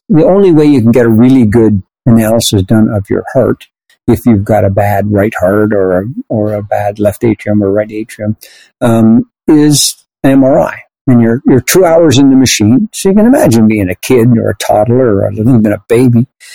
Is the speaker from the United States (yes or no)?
no; Canada; we moved it back to Canada because I'm Canadian.